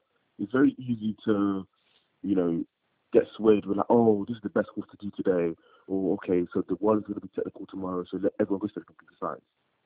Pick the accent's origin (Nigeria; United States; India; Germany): Nigeria; I grew up in Nigeria, and I saw potential go to waste for simply lack of resources.